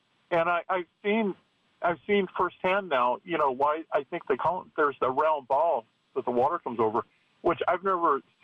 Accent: the South, United States; I am from the South, but I got here as fast as I could.

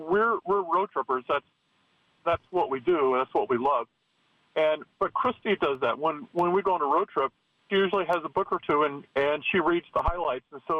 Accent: the South, United States; I am from the South, but I got here as fast as I could.

